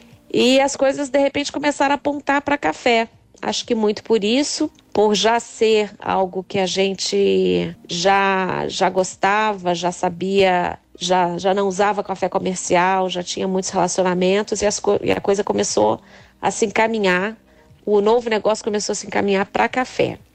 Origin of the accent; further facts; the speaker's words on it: Brazil; now in Portugal; eu sou brasileira vivendo em Portugal no momento.